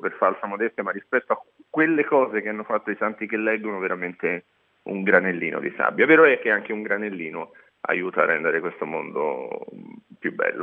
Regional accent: Turin, Piedmont, Italy; sono nato e cresciuto a Torino, quindi mi è molto vicino e molto caro

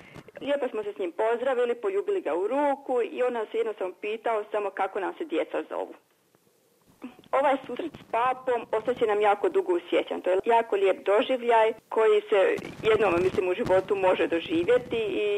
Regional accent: Vienna, Austria; born there; rođena sam u Beču, imam troje djece, evo isto i radim u Beču.

